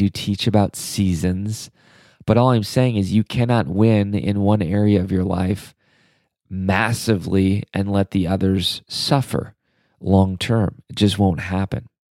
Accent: Midwest, United States; look, I just watched college football yesterday. It was the college football kickoff. I will admit I'm from the Midwest. The Big Ten kind of holds my heart together.

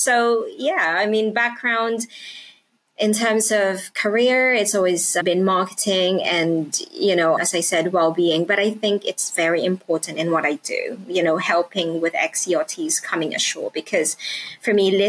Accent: Japan; now in United Kingdom; No, I'm not from the UK originally. I came from Japan.

